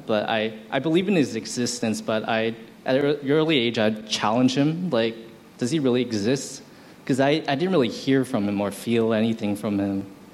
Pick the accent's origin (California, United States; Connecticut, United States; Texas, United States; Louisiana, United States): California, United States; San Francisco; I'm actually not from Hong Kong. I'm from the U.S. I grew up in San Francisco. And I grew up attending a Catholic school.